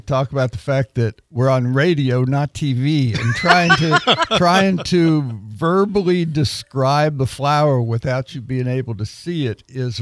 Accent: Kentucky, United States; I grew up in Kentucky.

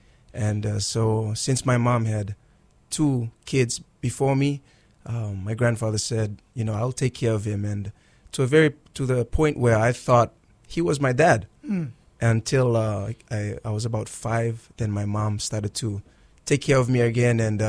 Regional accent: Fiji; Growing up in Fiji, there is a great sense of family, everybody's family.

